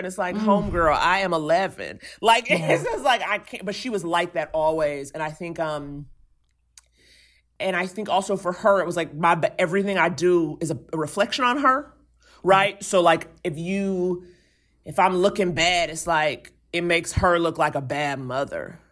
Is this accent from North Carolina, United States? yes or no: no; New York City, New York, United States; I grew up in Harlem, but I went to private school in the Upper East Side, like a very, you know, rich hoity-toity situation.